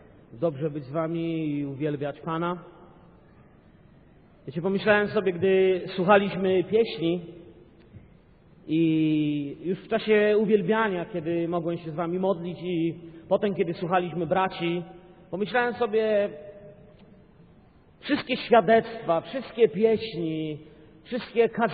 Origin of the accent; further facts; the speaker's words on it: Bielsko-Biała, Silesian Voivodeship, Poland; Bóg mnie wziął z Bielska Białej. Wychowałem się i wyrastałem w Bielsku Białej.